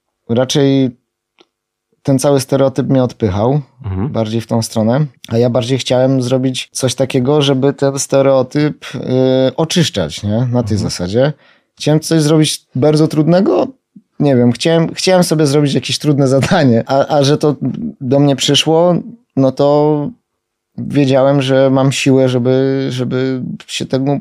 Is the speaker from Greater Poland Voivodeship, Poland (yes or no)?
no; Bielsko-Biała, Silesian Voivodeship, Poland; ja jestem góralem z Bielska Białej, ale no tam się zaczynają góry, nie? I my mamy górę, która ma 1100 metrów.